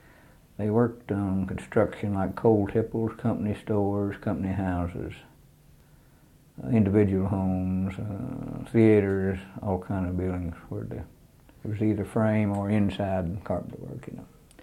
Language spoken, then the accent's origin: English; Bluefield, West Virginia, United States; born there; I was born in Bluefield, West Virginia.